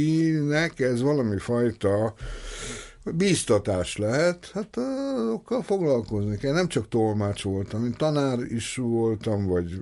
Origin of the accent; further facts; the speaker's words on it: Budapest, Hungary; born there; ugye január 22-én születtem 45-ben, Budapest még ostrom alatt állt, a pesti rész már úgymond felszabadult